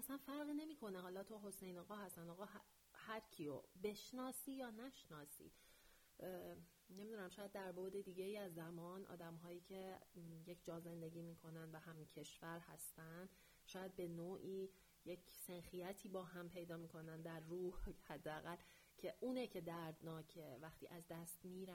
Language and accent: Persian; Iran; moved away; برای ما که خارج از ایرانیم شاید